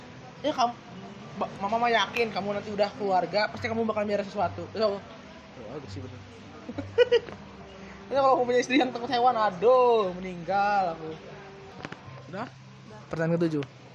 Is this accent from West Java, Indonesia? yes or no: yes; Lembang, West Java, Indonesia; Karena aku orang Sumbang, Lembang. Lembang.